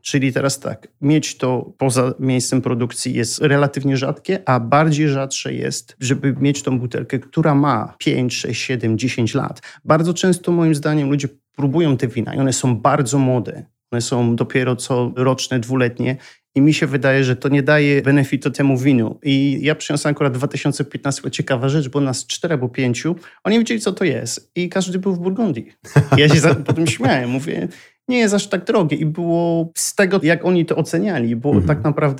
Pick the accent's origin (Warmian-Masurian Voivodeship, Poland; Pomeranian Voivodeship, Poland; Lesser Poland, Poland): Lesser Poland, Poland; Kasinka Mała; now in London, United Kingdom; ja jestem z małej wioski, Kasinka ma, to jest południe Polski, godzina na południe od Krakowa.